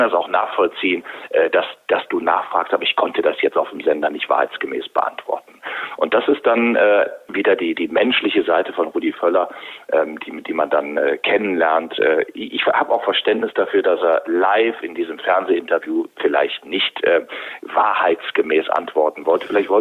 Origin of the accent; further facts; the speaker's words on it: Wuppertal, North Rhine-Westphalia, Germany; Ich komme aus der bergischen Metropole Wuppertal